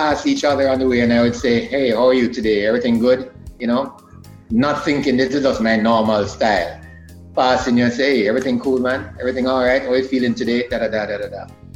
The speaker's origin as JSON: {"language": "English", "town": "Port Antonio", "region": "Portland Parish", "country": "Jamaica", "tie": "born or raised there", "said": "like it used to rain in Port Antonio, my hometown."}